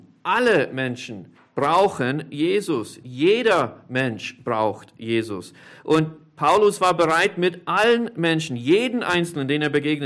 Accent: United States; also born or lived in Austria; Ich bin kein Österreicher, ich bin Amerikaner. Ich bin zwar hier geboren, aber der Herr hat uns hierher geführt

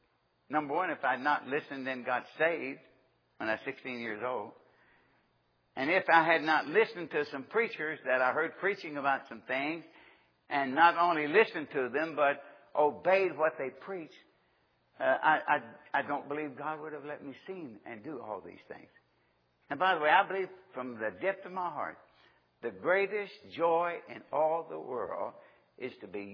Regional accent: Nortonville, Kentucky, United States; the farthest I'd ever been from my hometown was 90 miles. My family was very cultural. They took us to the opera, the Grand Ole Opry, okay? It was 90 miles from Nashville to Nortonville.

